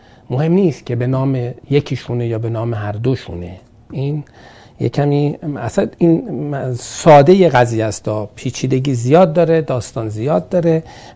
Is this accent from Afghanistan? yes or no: no; Iran; چون من وکیل ایرانی هستم